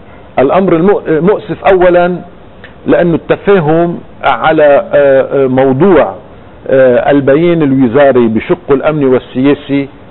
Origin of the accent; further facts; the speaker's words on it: Lebanon; انا كلبناني قبل ما اكون ماروني او مسيحي او كتائبي او اي شيء اخر